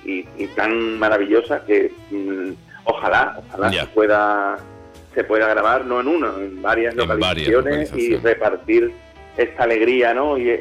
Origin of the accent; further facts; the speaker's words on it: Andalusia, Spain; que somos gaditanos ejercientes, ¿no? Queremos lógicamente que se grabe aquí en nuestra provincia.